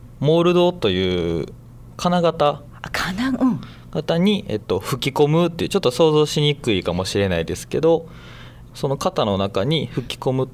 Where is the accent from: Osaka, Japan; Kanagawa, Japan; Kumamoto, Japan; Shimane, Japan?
Osaka, Japan; はい、大阪出身です。